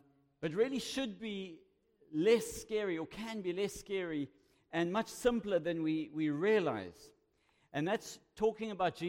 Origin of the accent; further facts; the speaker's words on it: Cape Town, Western Cape, South Africa; now in Pinetown, South Africa; I was born in Cape Town. Lived in Cape Town most of my life, married there and had three of my children there, but I have four children now, and they keep me busy. I live in Pinetown and obviously based in Westville.